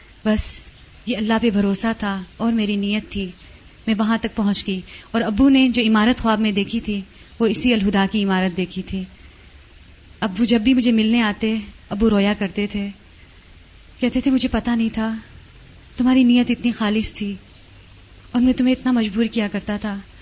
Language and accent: Urdu; Lasbela, Balochistan, Pakistan; میرا تعلق ڈسٹرکٹ لسبیلا بلوچستان سے ہے